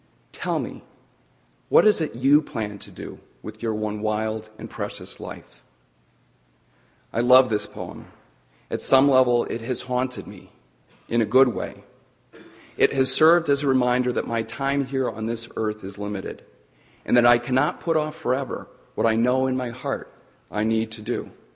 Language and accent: English; Ohio, United States; I grew up in Ohio and completed my undergrad at The Ohio State University.